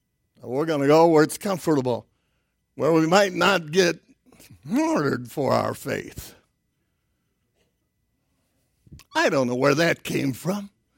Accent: Chicago, Illinois, United States; When I first went, I was raised in Chicago. I thought that was the baddest of the bad.

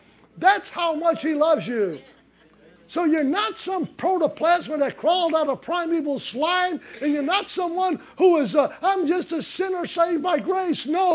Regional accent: New Orleans, Louisiana, United States; I'm just nobody from the Ninth Ward in New Orleans.

